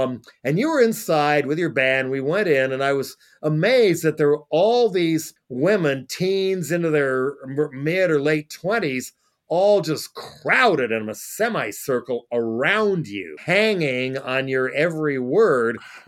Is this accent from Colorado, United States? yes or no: yes; Colorado, United States; growing up in Colorado, the term used for the substantial Latino and Native population there was Spanish American.